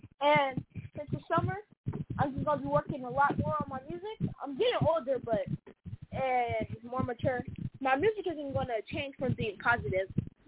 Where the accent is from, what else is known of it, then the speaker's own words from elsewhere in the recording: Stockton, California, United States; I'm from Stockton, California.